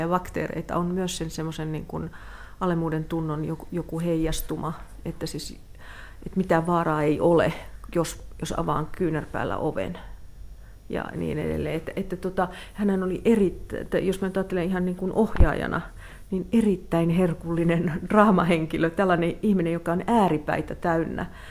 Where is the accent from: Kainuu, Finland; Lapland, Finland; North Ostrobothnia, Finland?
North Ostrobothnia, Finland; Raahe; kun mä oon kotoisin Raahesta